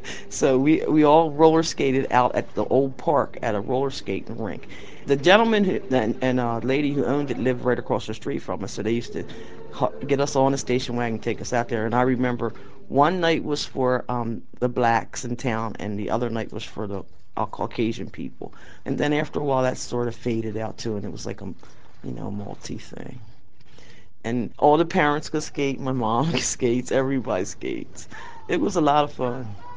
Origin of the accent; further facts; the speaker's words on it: Parksburg, United States; I grew up in Parksburg.